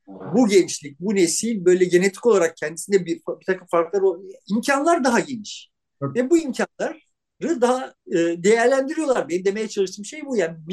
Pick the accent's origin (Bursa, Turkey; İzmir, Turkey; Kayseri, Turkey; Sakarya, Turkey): İzmir, Turkey; Izmir; Yani ondan önce biz İzmirliler olarak şanslıydık. Şeyleri izleyebiliyorduk fuarda.